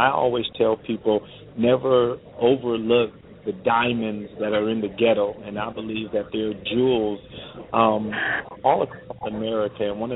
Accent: Compton, California, United States; Well, as you said, we grew up in Compton, California, and if anyone is familiar with Compton, California, at the time I grew up there

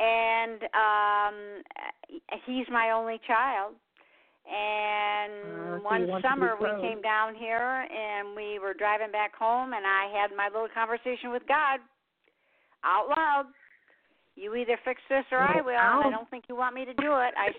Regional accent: Michigan, United States; I'm from Michigan, I know.

